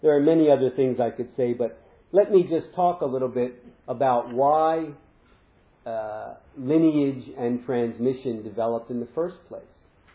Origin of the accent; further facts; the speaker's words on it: United States; not only Europe, I'm an American, in America too, and in Japan as well